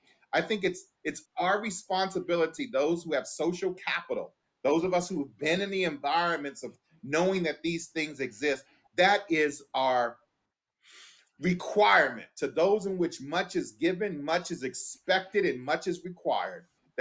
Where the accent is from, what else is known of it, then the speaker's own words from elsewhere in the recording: Washington, District of Columbia, United States; Growing up in Washington, D.C., or I know of people